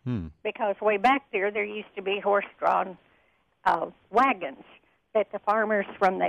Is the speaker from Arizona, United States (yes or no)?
no; Dallas, Texas, United States; born there; I was born in Dallas in 1939